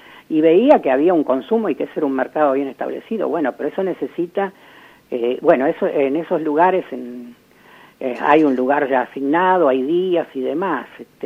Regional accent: Buenos Aires, Argentina; yo tengo que confesar acá que soy venido y quedado, no soy Nick, no soy nacido y criado, yo vengo de Buenos Aires. Viví casi 40 años ahí, en Buenos Aires, en el Gran Buenos Aires

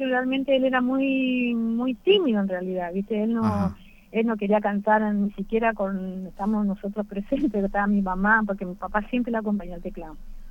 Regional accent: Corrientes, Argentina; Somos acá de Corrientes Capital.

